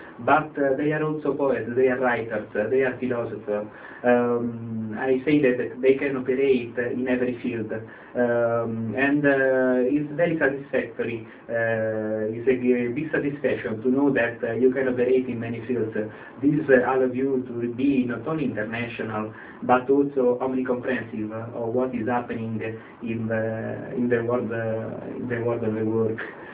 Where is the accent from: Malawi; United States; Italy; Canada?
Italy; English is a second language; I am Italian, I come from Italy